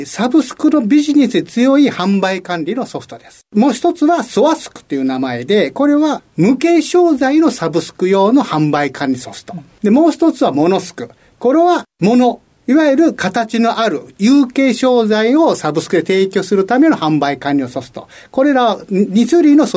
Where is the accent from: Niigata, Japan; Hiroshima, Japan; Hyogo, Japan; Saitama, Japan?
Hyogo, Japan; Kobe; 兵庫県神戸市です。